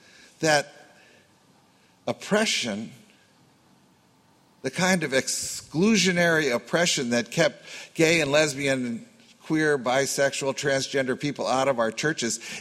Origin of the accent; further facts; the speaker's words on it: Youngstown, Ohio, United States; I grew up in Youngstown, Ohio. I was just back at my 50th high school reunion.